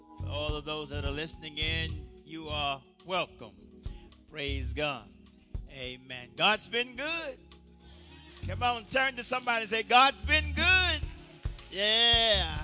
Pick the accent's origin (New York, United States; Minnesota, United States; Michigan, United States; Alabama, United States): New York, United States; Brooklyn; That's my hometown, New York. I'm from Brooklyn.